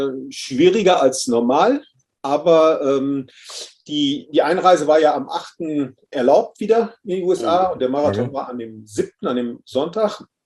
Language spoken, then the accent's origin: German; Münster, North Rhine-Westphalia, Germany; angefangen hat das Ganze in meiner Heimatstadt in Münster.